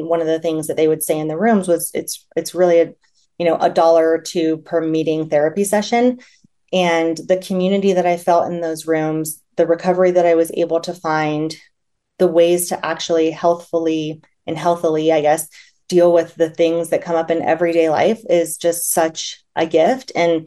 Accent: Midwest, United States; I grew up in the Midwest in a blue collar area

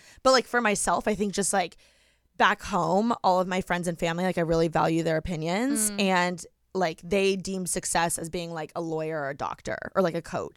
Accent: Indiana, United States; now in Los Angeles, United States; And I, again, like moving out to LA, I'm from Indiana.

